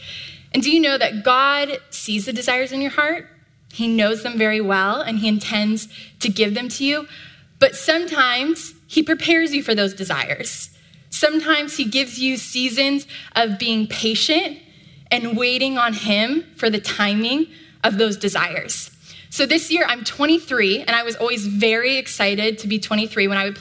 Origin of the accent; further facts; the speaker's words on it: Los Angeles, California, United States; And I grew up here in Los Angeles. I was the youngest of four children.